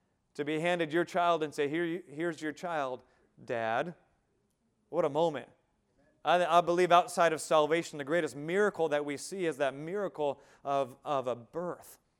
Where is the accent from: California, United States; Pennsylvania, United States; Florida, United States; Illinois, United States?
California, United States; Westminster; born there; I was born on August 7th, 1983 in Westminster, California … the day that God brought me into this world.